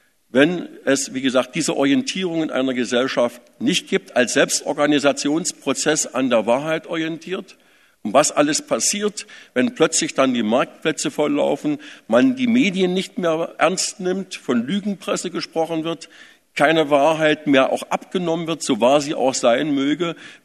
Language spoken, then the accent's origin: German; East Germany, Germany; und das sage ich jetzt mal bewusst als Ostdeutscher